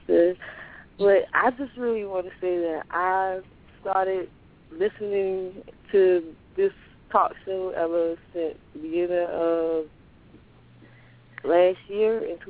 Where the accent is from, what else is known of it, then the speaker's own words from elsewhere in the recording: South Carolina, United States; Oh, I'm from a small town near Beaufort, South Carolina.